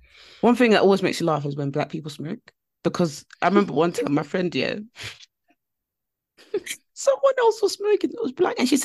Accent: London, United Kingdom; Because I grew up in East London, it was very, very rough, but it wasn't like, because like when people hear that I grew up in Plaster, they say, huh, they shout.

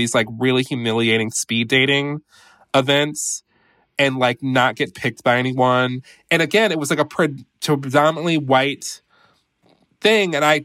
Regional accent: Detroit, Michigan, United States; So, you know, as I mentioned before, I'm from Detroit, mm-hmm. and I actually came of age in the mid to late 90s as a gay teenager.

